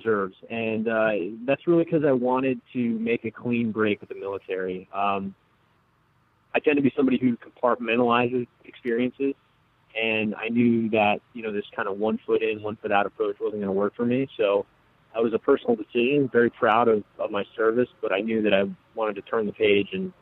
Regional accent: New York, United States; I used to make and sell maple syrup in my hometown back in upstate New York.

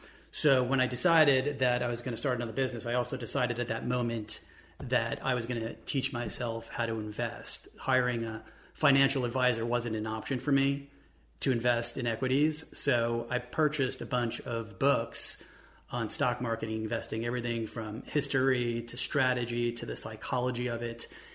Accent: New York, United States; now in Columbus, United States; I'm originally from New York. I'm now in Columbus.

